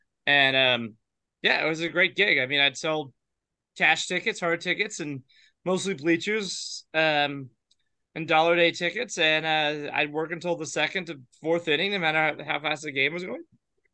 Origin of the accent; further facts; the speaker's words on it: Oakland, California, United States; you know I born and raised in Oakland. I went to high school out here.